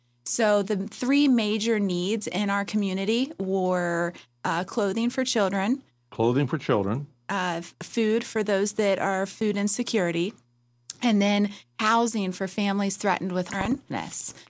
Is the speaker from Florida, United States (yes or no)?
yes; Fort Pierce, Florida, United States; I'm born and raised in Fort Pierce. My dad was also, and then I have my kids who are also still residing in Fort Pierce.